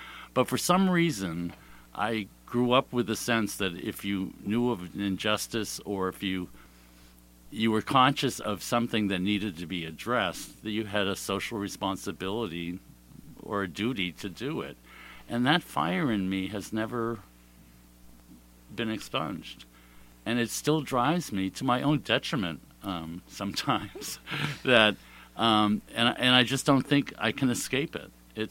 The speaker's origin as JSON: {"language": "English", "region": "Maine", "country": "United States", "tie": "born or raised there", "said": "I mean, it was just so much of that book spoke to me from my history of growing up in Maine."}